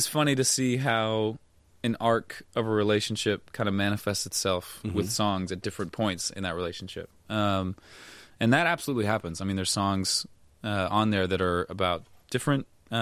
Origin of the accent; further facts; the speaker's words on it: Virginia, United States; it's a park right by where I grew up in Northern Virginia called Great Falls Park.